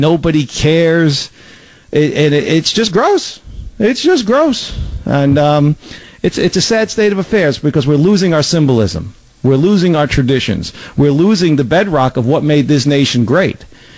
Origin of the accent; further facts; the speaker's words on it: Bronx, New York, United States; I am from the Bronx.